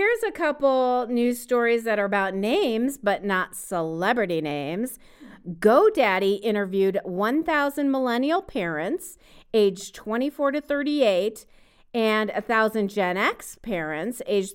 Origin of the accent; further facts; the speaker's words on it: New York, United States; As a New Yorker, I'm constantly trying to get my friends as excited about the name of our incredible anti-corruption attorney general candidate